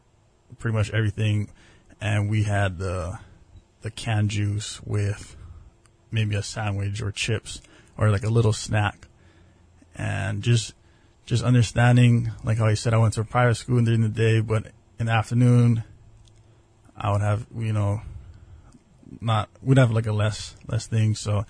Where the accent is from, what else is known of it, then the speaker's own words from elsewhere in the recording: Kalihi, Hawaii, United States; Well, when I was younger, as you said, I was raised in Kalihi. So we would practice every day at Kalakaua District Park.